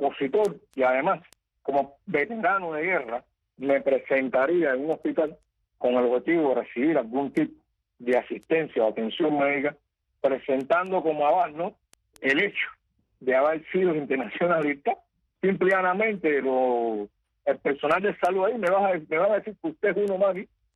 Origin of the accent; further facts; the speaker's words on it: Pedro Betancourt, Matanzas, Cuba; born there; yo conozco casos de mi pueblo donde nací, en Pedro Betancur